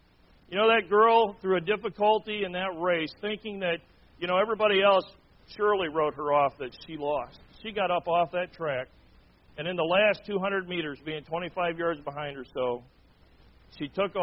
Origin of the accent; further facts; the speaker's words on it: Foster Area, Michigan, United States; You know, as a young man growing up in Foster Area, Michigan, and some I talked to from Michigan kind of know where Foster Area Mayville is, but Foster Area, Michigan is a spot on the map.